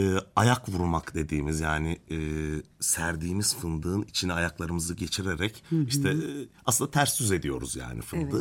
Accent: Ordu, Turkey; Ordu merkez, biz merkezde yetiştik, büyüdük. Köye de çok gittik geldik tabii ki ama tabii yani ki. Asal olarak merkezdeydik.

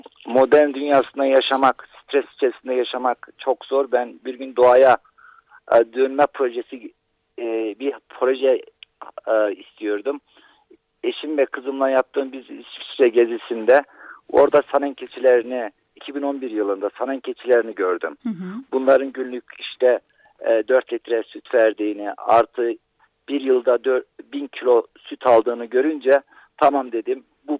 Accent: Sivas, Turkey; also born or lived in Germany; ben Sivas İmralı Çukurut köyünde doğdum 1967'de. Burası Kızıldağ'ın eteklerinde, Kızılırmak'ın doğduğu bir dağ gölünün kenarında güzel bir ilçedir. İlkokulu köyde bitirdim.

